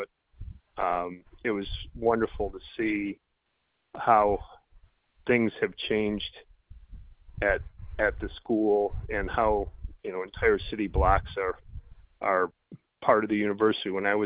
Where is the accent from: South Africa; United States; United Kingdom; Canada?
United States; Jamestown; I was able to secure an internship here in my hometown of Jamestown